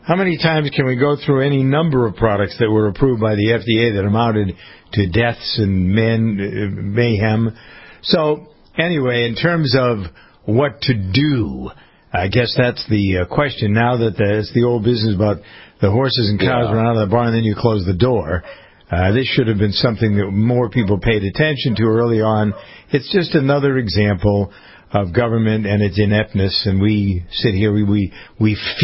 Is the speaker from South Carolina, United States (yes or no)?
no; Framingham, Massachusetts, United States; I'm looking at the same thing happening in my hometown of Framingham, Massachusetts.